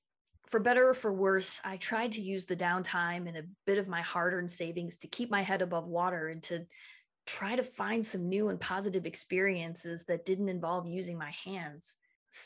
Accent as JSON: {"language": "English", "town": "Detroit", "region": "Michigan", "country": "United States", "tie": "born or raised there", "said": "Growing up in Detroit, the home of Motown, I'd always been a big music lover."}